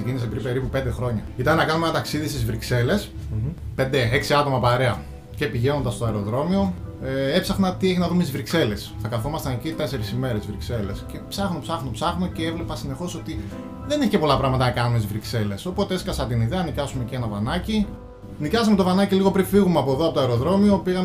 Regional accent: Aridaia, Central Macedonia, Greece; η καταγωγή μου από την Αριδαία. Η Αριδαία βρίσκεται στα ολτρά πόζαρ, για όποιον ξέρει.

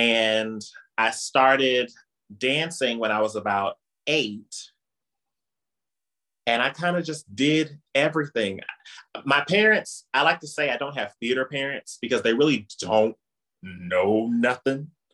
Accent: Indianapolis, Indiana, United States; I'm from Indianapolis, Indiana. We're known for our corn. I grew up here in the Midwest.

